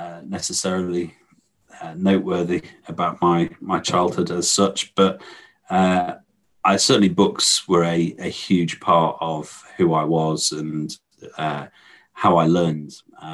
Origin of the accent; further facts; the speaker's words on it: Stafford, West Midlands, United Kingdom; I grew up in the Midlands. I was born in Stafford, a little village, well, city in the city. I think it's a town in the Midlands. And we moved a little bit around there.